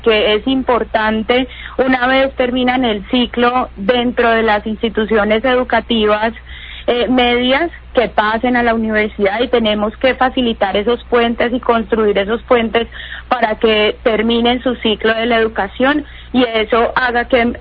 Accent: Buga, Valle del Cauca, Colombia; yo nací en Buga Valle, llegué a Cali a los 16 años a estudiar en la Universidad del Valle.

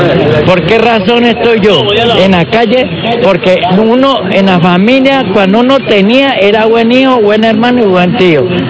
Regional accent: Cartago, Valle del Cauca, Colombia; Soy de Cartago.

